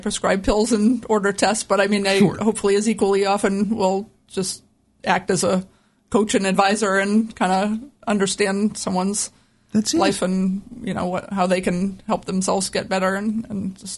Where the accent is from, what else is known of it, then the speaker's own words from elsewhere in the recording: Worcester, Massachusetts, United States; I grew up in Worcester, Massachusetts.